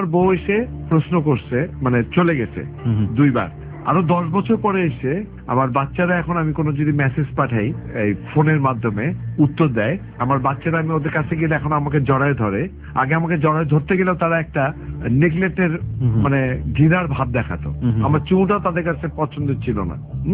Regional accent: Bangladesh; আমি যে বাংলাদেশি ইয়েতে বড় হয়েছি

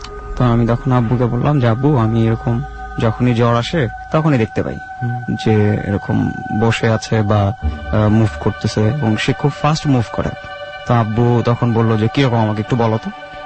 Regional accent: Dhaka, Dhaka Division, Bangladesh; আমরা পুরান ঢাকা স্থানীয়, সেখান থেকে আমাদের স্টাডি এবং আব্বু আম্মুর জবের কারণে আমরা শিফট হই ধানমন্ডিতে।

